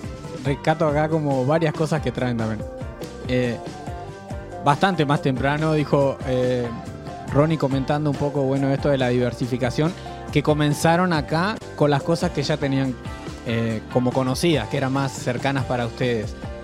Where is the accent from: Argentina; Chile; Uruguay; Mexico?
Uruguay; no sé si es un tema como uruguayo